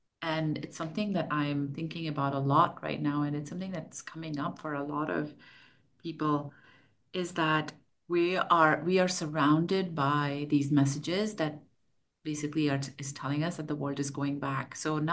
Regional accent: Pakistan; I am originally from Pakistan, which is not far away from that part from Afghanistan.

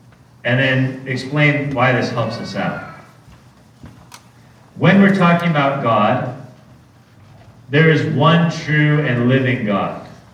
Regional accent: California, United States; I'm a Californian, we're pretty open people

